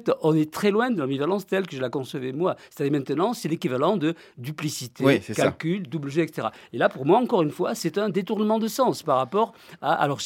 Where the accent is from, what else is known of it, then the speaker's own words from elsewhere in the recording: Toulouse, Occitanie, France; j'étais provincial, de Toulouse